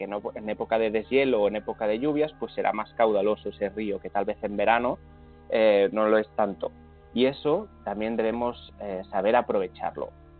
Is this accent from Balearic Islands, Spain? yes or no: yes; Balearic Islands, Spain; Yo es que soy de Menorca y allí el tema del agua es muy simbólico siempre